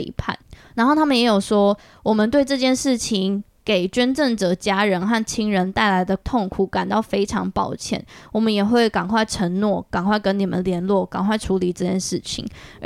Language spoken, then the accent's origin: Chinese; Taiwan; 我小时候在台湾长大的时候